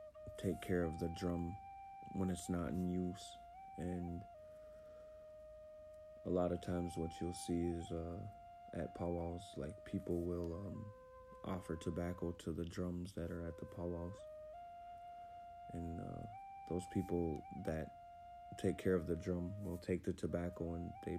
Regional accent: Leech Lake Reservation, Minnesota, United States; I am Bear Clan, and I am from the Leech Lake Reservation

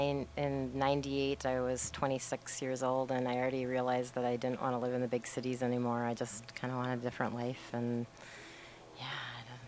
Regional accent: St. Paul, Minnesota, United States; now in Minneapolis, United States; Yeah, I was born and raised in St. Paul and moved over to Minneapolis by the age of 17

